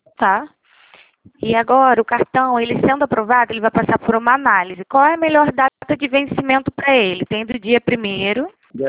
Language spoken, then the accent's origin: Portuguese; Rio de Janeiro, Brazil; Não, na verdade eu sou do Rio de Janeiro